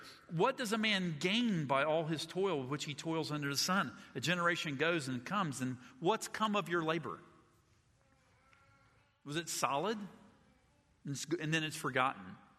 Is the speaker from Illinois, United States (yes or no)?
no; West Virginia, United States; also born or lived in Georgia, United States; I'm not Jewish and I'm trying my best. I was born in Georgia and I was raised in West Virginia.